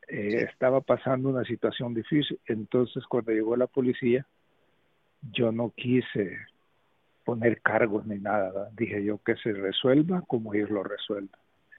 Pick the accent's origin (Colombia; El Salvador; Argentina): El Salvador; me la llevé para mi país. Yo soy de El Salvador.